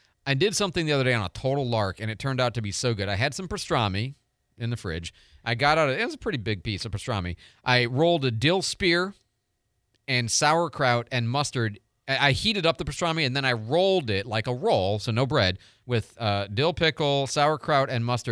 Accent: Illinois, United States; I grew up in Northern Illinois, and Dad made those all the time.

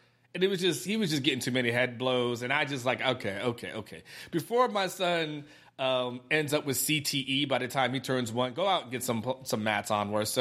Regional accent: Lakeland, Florida, United States; I'm from the South, from Lakeland, Florida.

